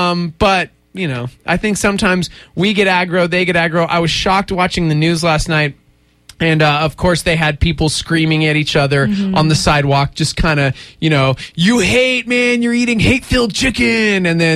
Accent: Texas, United States; Which sucks because I grew up in Texas.

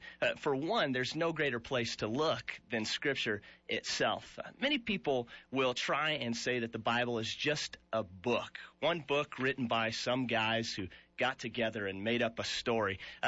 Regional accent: Albuquerque, New Mexico, United States; Sure. Well, I grew up here in Albuquerque, New Mexico.

